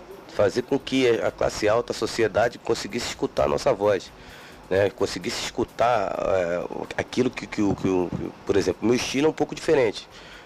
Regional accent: Rio de Janeiro, Brazil; Infelizmente eu sou carioca, tenho que relatar isso.

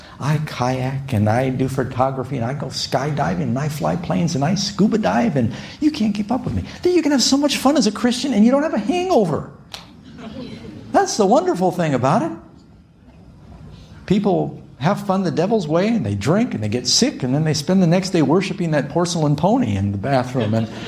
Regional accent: New York City, New York, United States; We grew up in New York City. The subway in New York.

